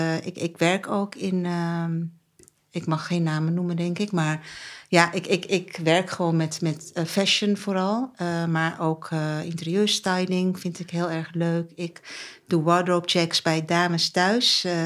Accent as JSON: {"language": "Dutch", "town": "Amsterdam", "region": "North Holland", "country": "Netherlands", "tie": "born there", "said": "Mijn ouders komen uit Turkije. Ik ben geboren in Amsterdam-Oost."}